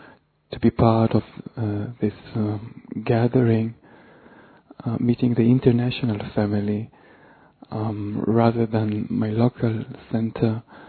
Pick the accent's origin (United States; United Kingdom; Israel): Israel; I'm from Israel.